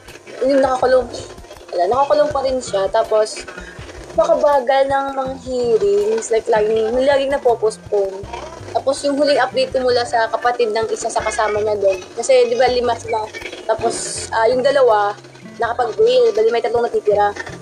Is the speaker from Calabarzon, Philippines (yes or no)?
no; Eastern Visayas, Philippines; Tagalog is a second language; Actually, very conscious ako sa Tagalog ko kasi hindi ako Tagalog. Waray, talagang family.